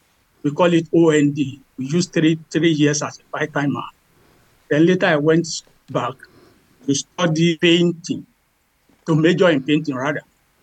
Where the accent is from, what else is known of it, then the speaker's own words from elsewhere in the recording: Ile Ife, Osun, Nigeria; born there; I was born in Nigeria, the southwestern part of Nigeria, Ile Ife, to be precise. Ile Ife is the cradle of the old Yoruba all over the world.